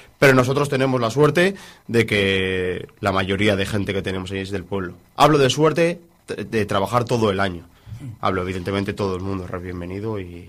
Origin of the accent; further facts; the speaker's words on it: Laredo, Cantabria, Spain; Nosotros que somos de Laredo sabemos lo que conlleva hacer una anchoa.